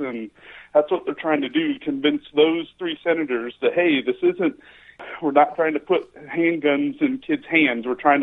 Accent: Sheldahl, Iowa, United States; I've been born and raised in Iowa, just south of Ames there in Sheldahl, shot when I was a kid

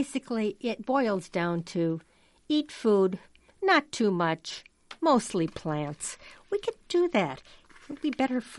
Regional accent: Reedsburg, Wisconsin, United States; Main Street of my hometown, Reedsburg, Wisconsin.

